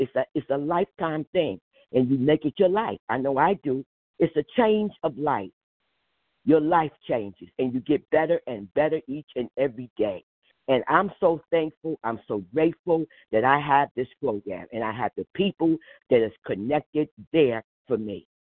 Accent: New Jersey, United States; I'm a grateful compulsive overeater. I'm from New Jersey.

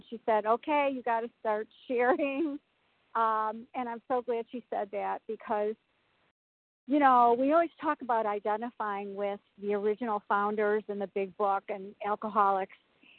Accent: Chicago, Illinois, United States; Oh, I forgot. Chicago area.

